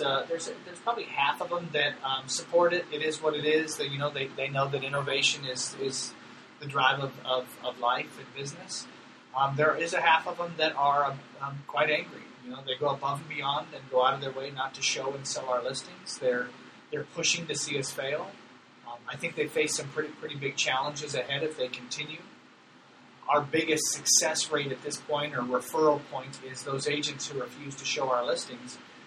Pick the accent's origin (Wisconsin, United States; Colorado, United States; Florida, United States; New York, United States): Colorado, United States; Aurora; I grew up in Aurora, and those were my stomping grounds.